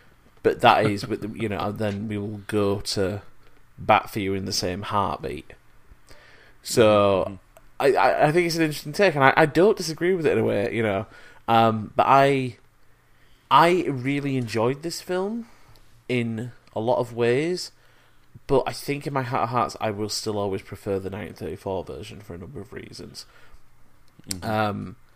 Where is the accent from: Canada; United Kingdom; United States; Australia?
United Kingdom; as a Brit